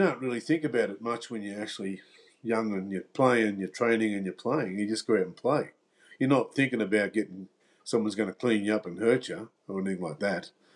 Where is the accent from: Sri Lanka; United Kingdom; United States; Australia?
Australia; Euroa, Victoria; I'm from a small town called Euroa, 100 miles northeast of Melbourne.